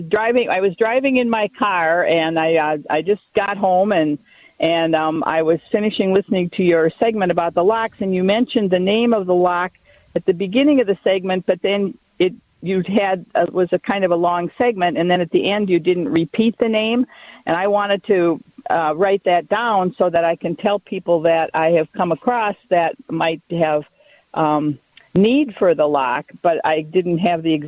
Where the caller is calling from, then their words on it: St. Paul, Minnesota, United States; I'm calling from St. Paul.